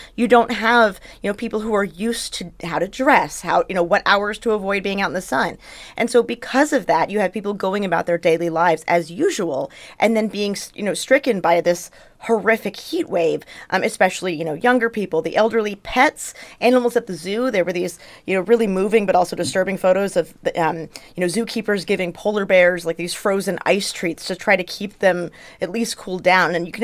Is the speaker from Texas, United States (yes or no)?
yes; Texas, United States; in places like I'm from Texas, right? So in places like Texas, we have the infrastructure built to deal with high temperatures, right?